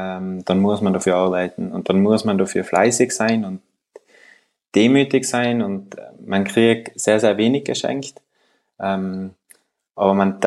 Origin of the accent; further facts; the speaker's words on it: Weißenbach, Trentino-Alto Adige, Italy; Ich bin auf einem Bauernhof aufgewachsen in Südtirol, in einem ganz kleinen Bergdörfel, Weißenbach im Ahrental.